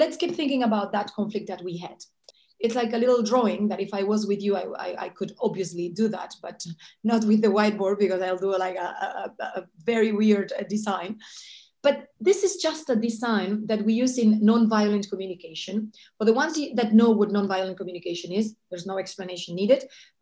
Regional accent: Spain; English is a second language; now in Belgium; I mean, I'm from Spain, my parents told me, never go to France.

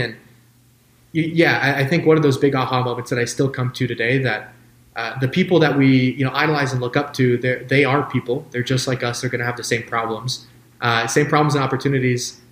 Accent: Indianapolis, Indiana, United States; I grew up in Indianapolis, so Colts fans.

